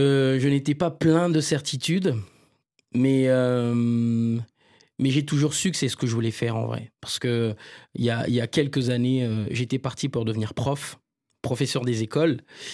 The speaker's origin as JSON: {"language": "French", "town": "Libreville", "region": "Estuaire", "country": "Gabon", "tie": "born or raised there", "said": "Exactement, c'est le quartier dans lequel j'ai grandi, dans le 3e arrondissement de Libreville."}